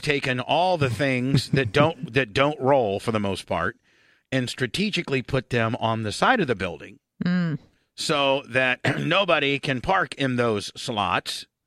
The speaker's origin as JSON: {"language": "English", "town": "Warsaw", "region": "Indiana", "country": "United States", "said": "No, motherfucker, Warsaw"}